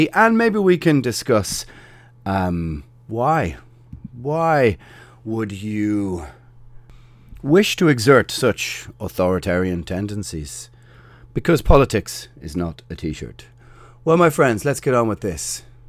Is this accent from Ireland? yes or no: yes; Ireland; We got to the party late, as most Irish people do. I remember when there was lots of Polish living in Ireland.